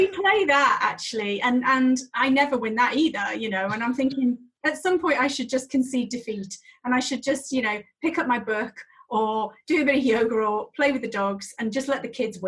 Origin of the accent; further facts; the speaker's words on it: Wales, United Kingdom; From the north, the only part of Wales.